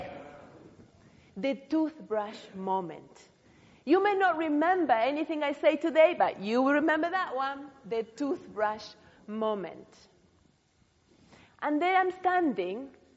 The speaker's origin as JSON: {"language": "English", "country": "Argentina", "said": "if you are wondering where I come from, I'm from Argentina, and I've been in this church for some time now, some years"}